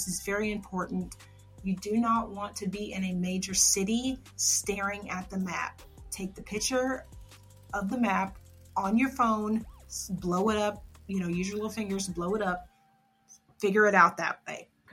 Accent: Atlanta, Georgia, United States; I'm saying I'm from Atlanta, but I'm actually in the suburbs of Cobb County

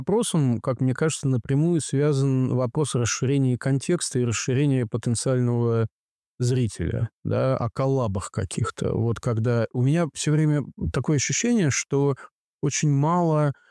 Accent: Estonia; Оно работает, когда люди говорят, а ты откуда? Я там из Эстонии.

